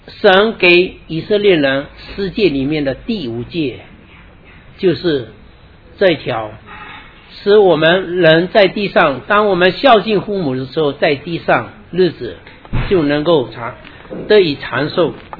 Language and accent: Chinese; China; 但是这是我们中国人的传统。我们作为一个基督徒